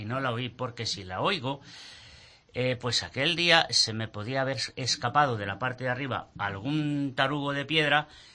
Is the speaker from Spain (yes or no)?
yes; Cuenca, Castilla-La Mancha, Spain; Mire usted, yo soy de aquí, de Cuenca, y me encanta mi gente.